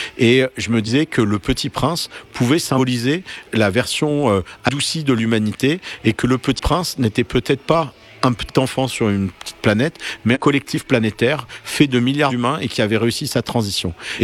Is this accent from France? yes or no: yes; Nice, Provence-Alpes-Côte d'Azur, France; Mais mon inspiration, moi, je suis niçois